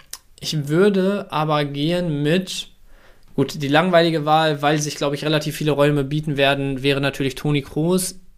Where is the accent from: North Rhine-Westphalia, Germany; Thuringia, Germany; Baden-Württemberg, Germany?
North Rhine-Westphalia, Germany; Dortmund; als Dortmunder echt schon Angst davor